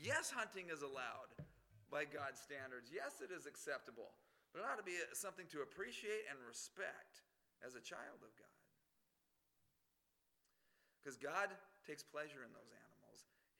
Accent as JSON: {"language": "English", "region": "Arizona", "country": "United States", "tie": "born or raised there", "said": "I don't ever draw big game tags anymore in my home state of Arizona."}